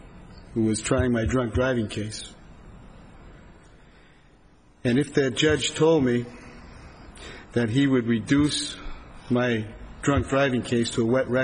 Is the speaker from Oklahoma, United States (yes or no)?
no; Bakersfield, California, United States; I'm an attorney from Bakersfield.